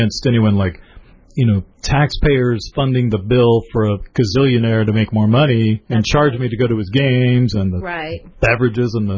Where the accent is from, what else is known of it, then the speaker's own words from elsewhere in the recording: California, United States; also born or lived in South Bay, California; I was born here, but my family moved to Northern California.